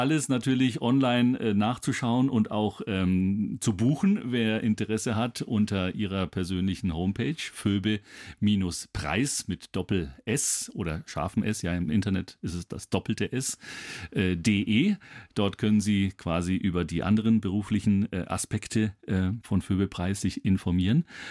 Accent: Bohemia, Czechia; Bei uns in Böhmen sagt man Ahoi, obwohl die Tschechen überhaupt kein Meer haben.

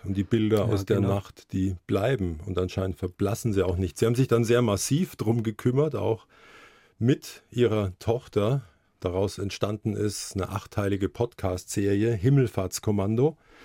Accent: Bavaria, Germany; Ich bin Unterfranke, ich darf das.

